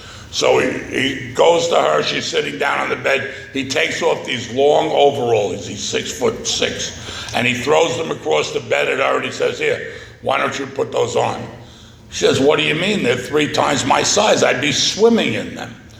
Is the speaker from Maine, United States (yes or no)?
no; New York City, New York, United States; I'm from New York City, and I'm just so blessed to be a member of Alcoholics Anonymous.